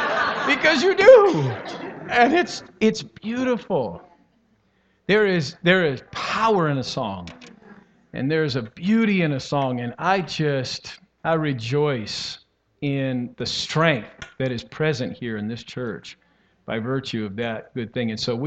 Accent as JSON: {"language": "English", "town": "Phoenix", "region": "Arizona", "country": "United States", "said": "And you know, I'm from Arizona, Phoenix area."}